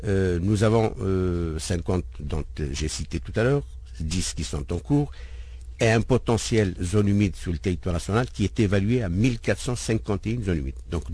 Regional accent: Algeria; la typologie des zones humides qui existent chez nous en Algérie

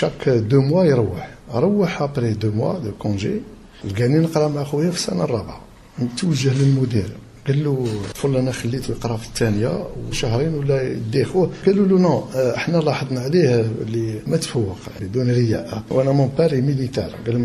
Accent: Constantine, Constantine Province, Algeria; also born or lived in Geneva, Switzerland; مولود في قسنطينة، مولود 1966. دراستي كانت في قسنطينة،

